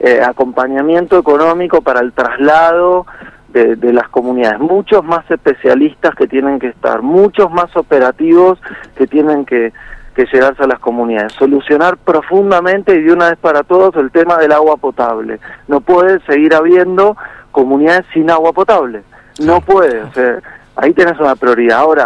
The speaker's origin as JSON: {"language": "Spanish", "country": "Argentina", "said": "te lo digo como argentino, ¿entendés? Sí. Ni siquiera lo digo desde el lado de Salta, que no me corresponde, porque ni siquiera soy salteño. aunque me sienta parte."}